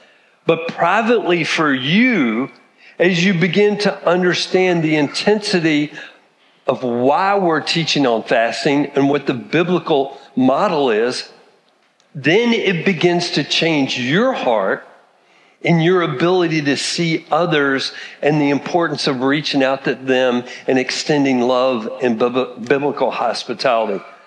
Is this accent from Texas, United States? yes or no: yes; Texas, United States; So here I am. I grew up in Texas. It's summertime. I had gotten my first truck when I was 14 years old.